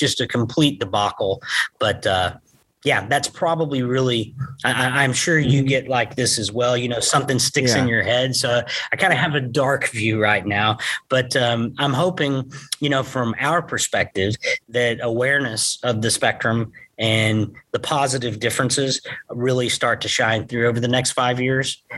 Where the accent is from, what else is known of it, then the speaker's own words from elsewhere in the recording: Gainesville, Texas, United States; he and I were born next door to each other, 6 weeks apart. I mentioned I went to boarding school. We grew up here in Gainesville, Texas together, went to boarding school together.